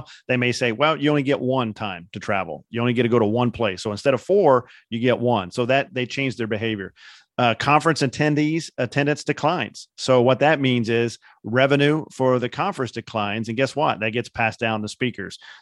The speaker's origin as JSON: {"language": "English", "region": "Indiana", "country": "United States", "said": "But the ones in Indianapolis, I can say that because I'm from Indiana"}